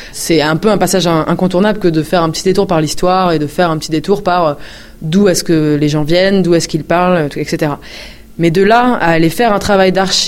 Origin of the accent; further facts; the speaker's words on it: Nantes, Pays de la Loire, France; moi je suis nantaise, que mes parents étaient des militants dans les années 70 ici